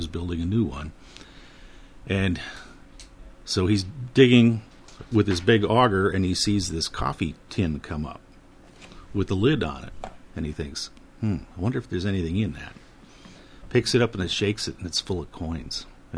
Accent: Mora, Minnesota, United States; born there; I was born in Mora, Minnesota.

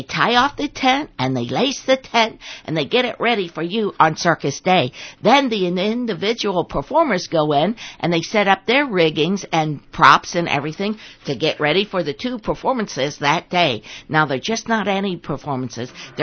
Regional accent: Grove City, Ohio, United States; And it's really fun for me because I'm originally from Grove City, Ohio.

